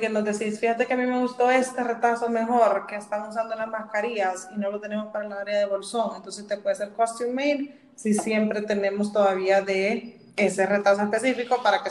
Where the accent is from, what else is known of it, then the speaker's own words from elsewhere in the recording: El Salvador; como salvadoreños, nos cuesta el compromiso de, ay, ya me lo dieron, voy a seguir